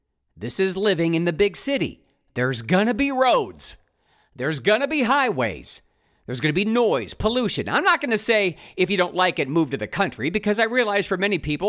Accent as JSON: {"language": "English", "region": "Ohio", "country": "United States", "also_born_or_lived": "Los Angeles, United States", "said": "if you live in my home state of Ohio, where I'm broadcasting from"}